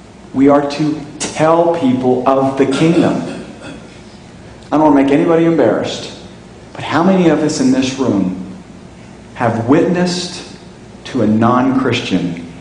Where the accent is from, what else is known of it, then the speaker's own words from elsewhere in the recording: Ohio, United States; that'd be us today getting on our camels and traveling to my home state of Ohio.